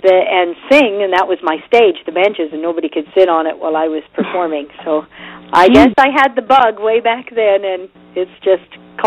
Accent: British Columbia, Canada; I'm from Canada, northern British Columbia, so I know Winter Wonderland, too.

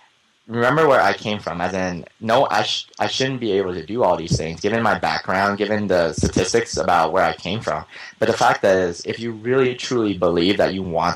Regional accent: Atlanta, Georgia, United States; So I am Vietnamese American, but the community I grew up in, remember I told you it's pretty much one of the poorest areas of Atlanta.

